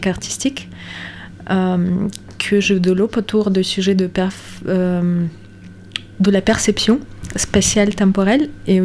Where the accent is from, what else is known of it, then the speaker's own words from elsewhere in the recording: Moscow Oblast, Russia; French is a second language; moved away as an adult; now in Toulouse, France; Je viens de région de Moscou.